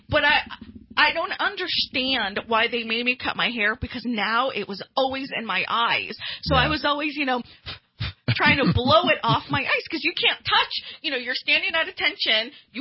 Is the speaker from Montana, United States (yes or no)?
no; Florida, United States; Well, I was 18, and I came from Florida. And so I have never seen snow in my life until I went to boot camp.